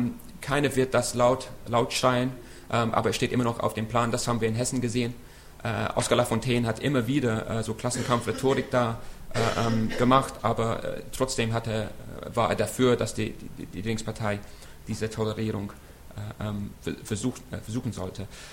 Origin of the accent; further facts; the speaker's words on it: England, United Kingdom; Also als Engländer sowieso.